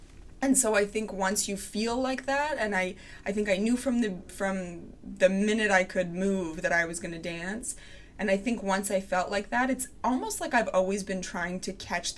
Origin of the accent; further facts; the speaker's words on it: Calgary, Alberta, Canada; So I grew up in Calgary, Alberta.